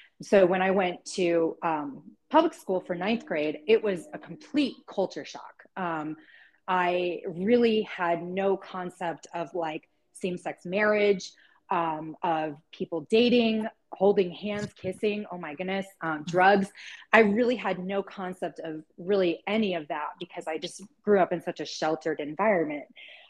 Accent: Dallas, Texas, United States; So I was raised in the LCMS Lutheran Church. I grew up in Dallas, Texas, and was a huge Cowboys fan.

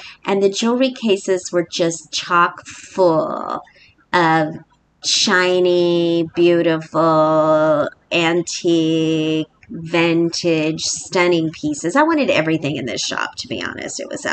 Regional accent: United States; It's hard to explain, I think, in that as an American, I don't have experiences like this, even in San Antonio, where there's a river walk, quote unquote.

